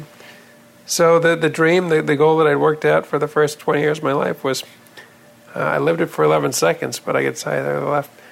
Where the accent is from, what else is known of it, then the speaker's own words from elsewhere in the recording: Maine, United States; I grew up in Maine.